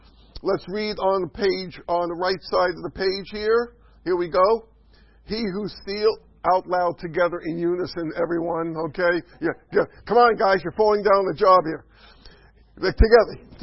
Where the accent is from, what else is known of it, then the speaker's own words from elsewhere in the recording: New York, United States; I'm just learning English. I'm from New York, so it's just English is an ESL class for me.